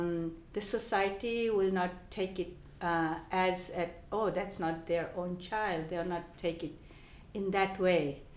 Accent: Chittagong, Chittagong Division, Bangladesh; also born or lived in Dhaka; I'm from Bangladesh, and I was born in, I was born in Chittagong, Bangladesh. Chittagong is a port city of Bangladesh. And then from there, my father moved to Dhaka.

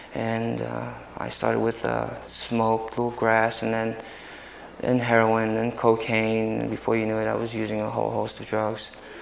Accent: Brooklyn, New York, United States; Well, I was born and raised in South Brooklyn, all right. Like I mentioned, on Columbia Street, and during the 50s and the early 60s

